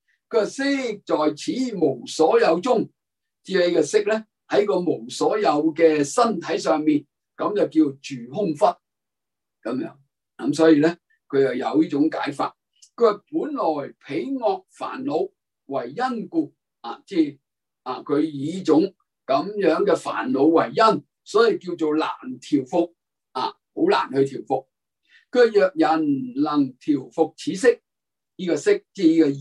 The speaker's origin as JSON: {"language": "Cantonese", "country": "China", "said": "我哋中國人都係噶。"}